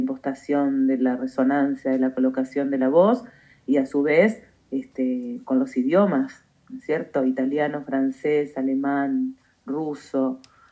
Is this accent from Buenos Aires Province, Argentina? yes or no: yes; Bragado, Buenos Aires Province, Argentina; te cuento que mi infancia fue en un campo, en la parte rural de Bragado